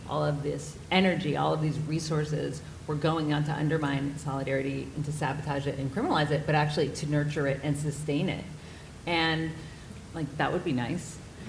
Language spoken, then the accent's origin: English; Georgia, United States; I'm Canadian. I grew up in Georgia, but I'm Canadian.